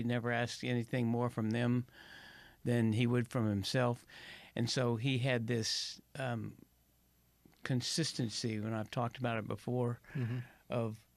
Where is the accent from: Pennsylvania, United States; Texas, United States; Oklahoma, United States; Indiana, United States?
Indiana, United States; As a sports freak, when I was growing up in Indiana